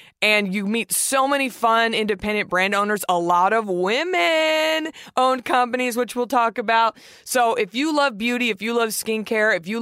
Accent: Dallas, Texas, United States; I'm going to try to go to IBE Dallas, repping my hometown, baby.

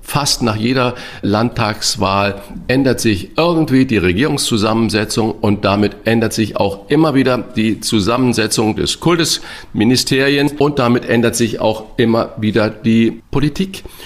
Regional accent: St. Ingbert, Saarland, Germany; was ist in kleinem St. Ingbert, wo ich herkomme, im Saarland

